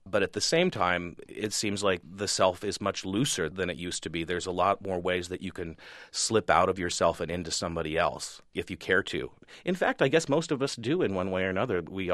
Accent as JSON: {"language": "English", "region": "Nebraska", "country": "United States", "tie": "born or raised there", "said": "particularly growing up in Nebraska, there isn't a lot of history that goes back beyond the settlers."}